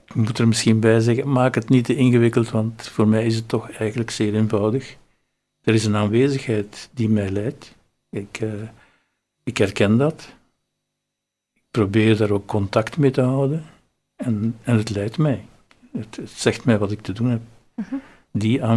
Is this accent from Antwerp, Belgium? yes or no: no; Rotselaar, Flemish Brabant, Belgium; Ik kom uit Rotselaar, dat is een andere kant van Leuven, naar het noorden toe. Ik ben als tweede geboren in dat gezin van 10 kinderen.